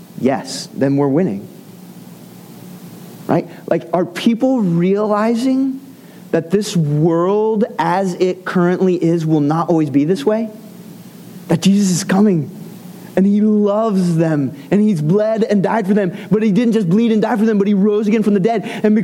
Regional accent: Scotland, United Kingdom; He was Scottish, which, as a Scot, true blood Scot, I'm really happy about.

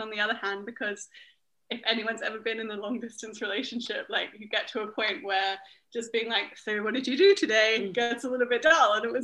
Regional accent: Australia; now in Berlin, Germany; I'm an Australian currently based in Berlin. So I'm very far away from my own sunny shores.

